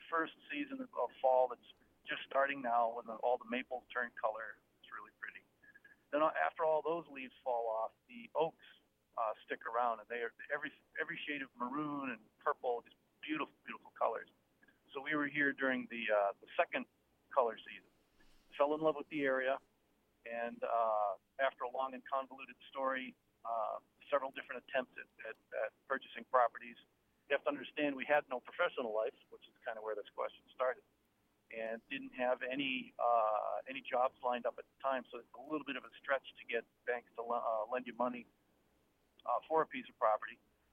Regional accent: Massachusetts, United States; born there; I was originally born in north central Massachusetts. And we were just downstream from an industrial center where they manufactured a lot of paper products and tanned a lot of leathers.

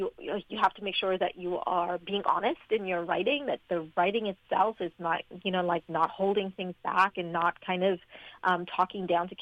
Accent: Trinidad & Tobago; When I was a kid growing up in Trinidad and Tobago, I had a huge number of books

